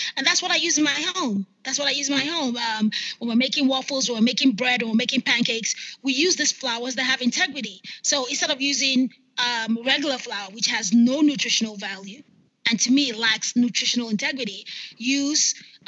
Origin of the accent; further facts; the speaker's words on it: Nigeria; Growing up in Nigeria, and I think the same for a lot of people growing up in developing countries, you're used to eating actual food, right?